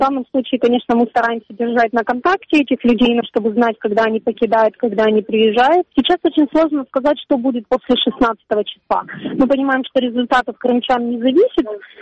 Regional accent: Crimea, Ukraine; Я русскоязычная крымчанка, мои родители русскоязычные крымчане, но мы не россияне. Никогда россиянами не были, всю жизнь были украинцами.

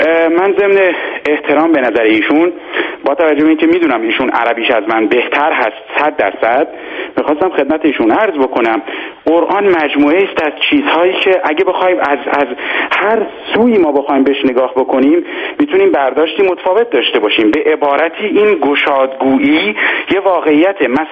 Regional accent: Iran; moved away as an adult; به تازگی هم از ایران آمدم بیرون،

